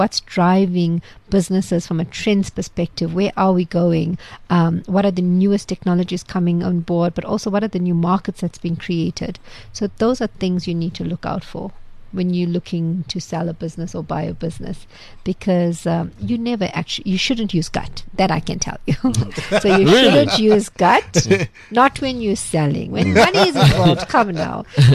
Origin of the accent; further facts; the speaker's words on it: Chatsworth, KwaZulu-Natal, South Africa; Hey, I grew up many years ago, much older than you guys. So I grew up in Chatsworth.